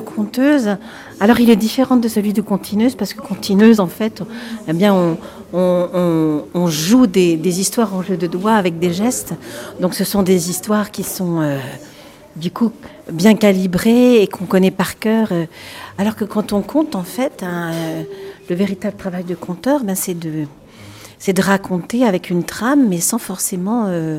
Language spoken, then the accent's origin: French; Grand Est, France; Je viens d'Alsace, donc nous sommes à la frontière.